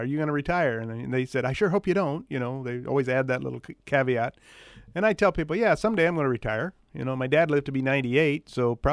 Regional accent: Perry, Iowa, United States; now in Atlantic, United States; We came here. I was not from here. I was from Perry originally.

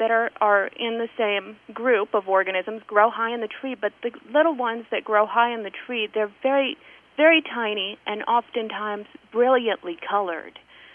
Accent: Atlantic, Iowa, United States; Well, so I grew up in Atlantic, and I went to AHS and graduated there

